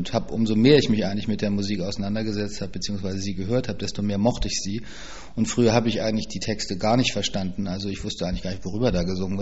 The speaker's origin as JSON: {"language": "German", "region": "Hamburg", "country": "Germany", "tie": "born or raised there", "said": "Ich bin in Hamburg aufgewachsen, auch in einem ziemlich normalen Arbeiterstadtteil, wie man so schön sagt. Osdorfer Born ist das, sind also eine Hochhaussiedlung, also ziemlich on the ground."}